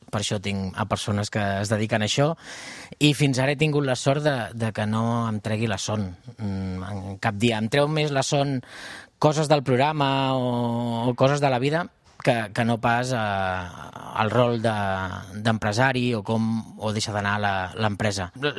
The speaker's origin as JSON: {"language": "Catalan", "region": "Catalonia", "country": "Spain", "said": "Hi ha diversos del programa que som del Baix Llobregat"}